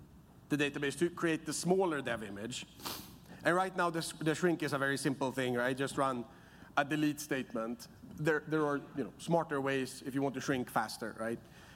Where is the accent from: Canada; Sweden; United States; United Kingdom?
Sweden; I'm from Sweden, so we call it Norwegian encryption.